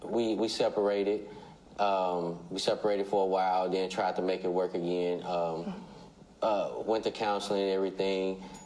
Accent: St. Louis, Missouri, United States; St. Louis, originally from St. Louis.

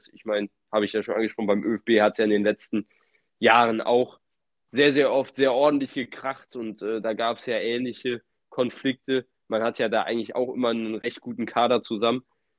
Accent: Cologne, North Rhine-Westphalia, Germany; klar sage ich das jetzt als Kölner

